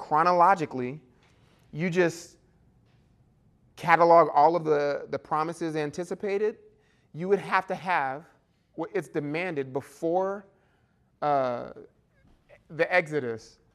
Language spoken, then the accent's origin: English; New Orleans, Louisiana, United States; And I'm from New Orleans. We eat really good.